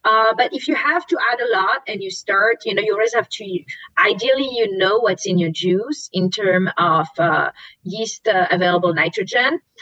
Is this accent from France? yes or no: yes; France; English is a second language; I'm not from Britain, so I know.